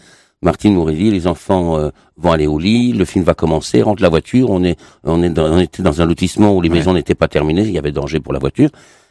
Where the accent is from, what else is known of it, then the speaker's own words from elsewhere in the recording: Grand Est, France; accent: Lorraine; mon accent qui est plus lorrain que celui que parigot